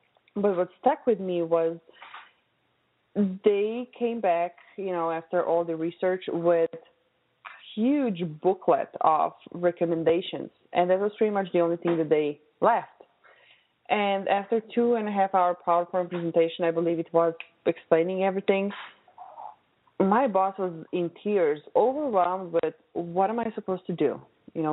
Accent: Slovenia; English is a second language; moved away as an adult; now in United States; I came from Europe, Slovenia, where I was born and raised and spent my first 20 years of life.

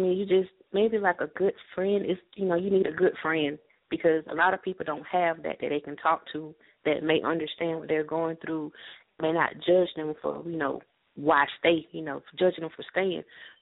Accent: Batavia, New York, United States; born there; I was born in Batavia, New York, but I live in Georgia now.

